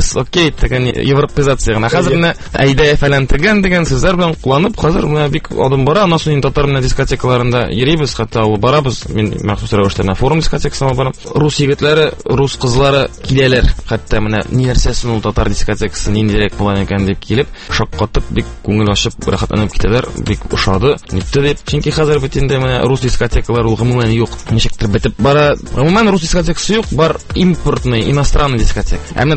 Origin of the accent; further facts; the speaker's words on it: Kazan, Tatarstan, Russia; born there; Үзем мин Казанда тудым. Әти шулай ук Казан егете, ул да булса менә элек Яңа Бистә дигән бистә бар ие. Шунда туып үскән, аның әти-әнисе Арча ягыннан килгәннәр. Әни минем тумышы белән Финляндиядә туган.